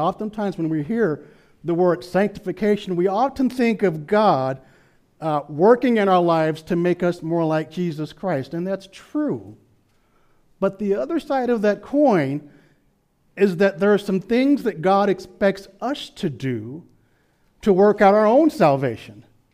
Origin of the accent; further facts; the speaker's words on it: Little Rock, Arkansas, United States; You know, I grew up in Little Rock, Arkansas. And I was a typical teenager.